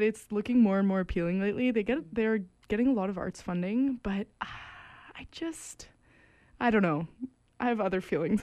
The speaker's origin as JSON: {"language": "English", "region": "British Columbia", "country": "Canada", "tie": "born or raised there", "lives_now": "Vancouver, Canada", "said": "I'm a transplant, but I grew up in the Okanagan."}